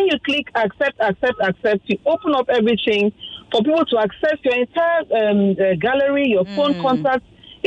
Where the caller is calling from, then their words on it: Magodo, Lagos, Nigeria; I'm calling from Magodo.